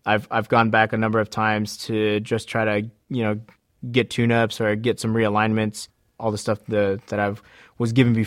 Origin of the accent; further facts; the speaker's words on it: United States; Being Native American, there was sort of like this taboo mindset that Native Americans couldn't handle alcohol.